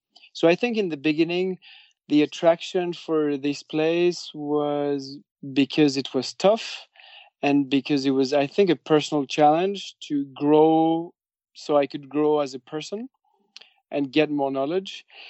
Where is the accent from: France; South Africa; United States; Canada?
France; Biarritz, Nouvelle-Aquitaine; And so that's where I grew up in Biarritz, which is a surfer town.